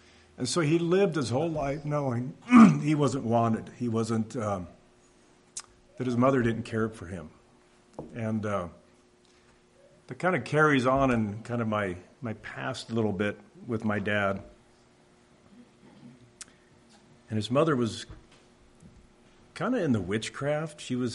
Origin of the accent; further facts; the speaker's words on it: Redwood City, California, United States; born there; So I was very Dutch, very raised Dutch, and I was born in Redwood City, California, in a hospital called Sequoia Hospital, kind of Redwood.